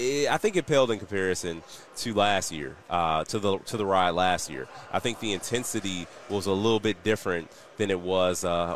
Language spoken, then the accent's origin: English; Milwaukee, Wisconsin, United States; at the convention in my hometown of Milwaukee.